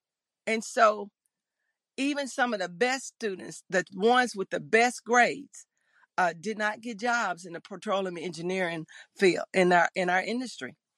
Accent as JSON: {"language": "English", "town": "Decatur", "region": "Alabama", "country": "United States", "tie": "born or raised there", "said": "I was born and raised in Decatur, Alabama, a small town with a population of about 52,000 people."}